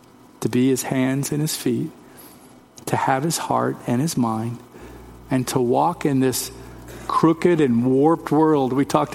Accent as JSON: {"language": "English", "region": "Texas", "country": "United States", "tie": "born there", "said": "I was born in Texas, and I'm a fan of Texas history."}